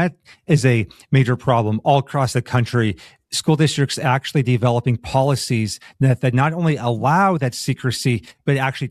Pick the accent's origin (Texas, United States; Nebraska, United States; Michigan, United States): Nebraska, United States; But I come from Nebraska, a much more rural place